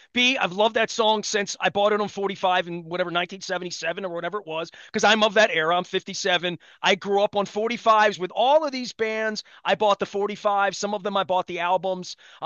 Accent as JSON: {"language": "English", "town": "Baltimore", "region": "Maryland", "country": "United States", "tie": "born or raised there", "said": "when you guys come into my hometown of Baltimore."}